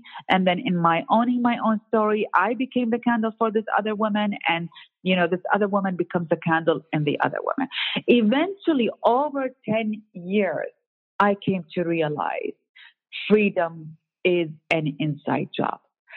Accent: Iraq; just because I'm from Iraq and all of that, that I must have this life.

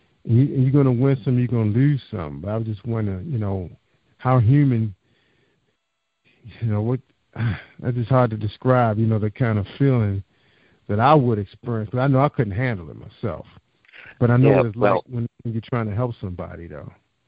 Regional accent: Baltimore, Maryland, United States; also born or lived in Eastern Shore; because I grew up in Baltimore City as well. A lot of people know I grew up on the Eastern Shore

